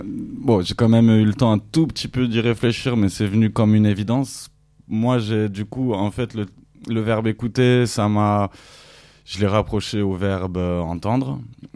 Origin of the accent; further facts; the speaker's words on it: Toulouse, Occitanie, France; now in Marseille, France; Moi, je suis né à Toulouse. J'ai grandi derrière la gare à Toulouse. Ça fait une dizaine d'années que je suis à Marseille par intermittence.